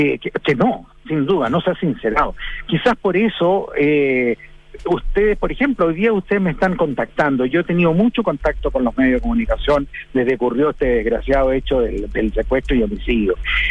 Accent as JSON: {"language": "Spanish", "town": "Iquique", "region": "Tarapacá", "country": "Chile", "said": "Yo soy iquiqueño, he visto la evolución que ha tenido la criminalidad."}